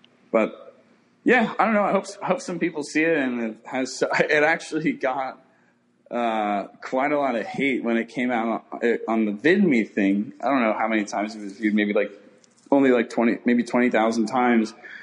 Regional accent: Florida, United States; I'm from Florida.

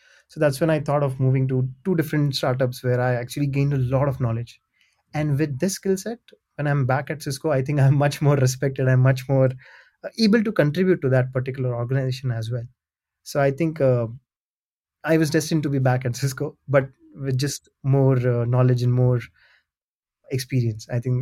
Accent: Mumbai, Maharashtra, India; I think it's a very simple thing about me that I am from Mumbai, India.

